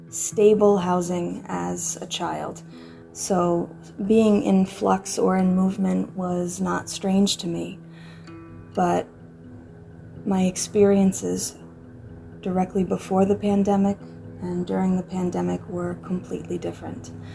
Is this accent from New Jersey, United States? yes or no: no; New York City, New York, United States; I'm undeniable. I was born here. So you can't tell me I'm not a New Yorker